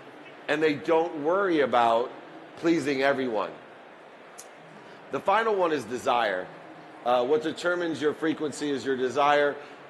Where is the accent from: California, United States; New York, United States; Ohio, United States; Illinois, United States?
Ohio, United States; Akron; born there; where I was born in Akron, Ohio, in the projects